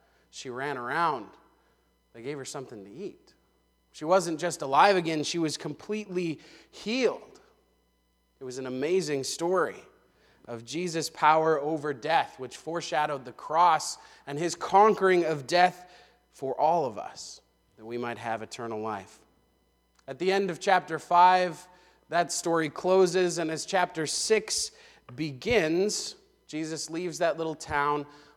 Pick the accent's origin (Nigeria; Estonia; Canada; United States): United States; Minot, North Dakota; As most of you know, probably, I grew up in Minot, North Dakota.